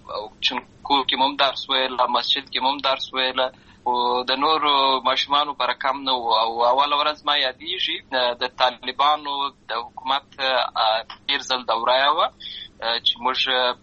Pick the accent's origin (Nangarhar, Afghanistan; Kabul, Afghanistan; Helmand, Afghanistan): Helmand, Afghanistan; Lashkar Gah; born or raised there